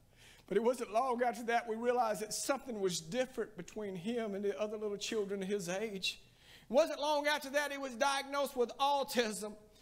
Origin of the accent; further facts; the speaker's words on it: Alabama, United States; I'm born and raised in East Central Alabama. There's a Baptist church on every corner. Everybody's preaching the gospel.